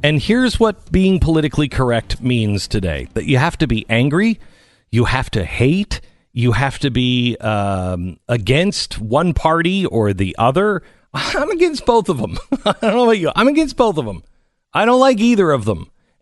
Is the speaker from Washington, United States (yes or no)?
yes; Seattle, Washington, United States; and I grew up in Seattle.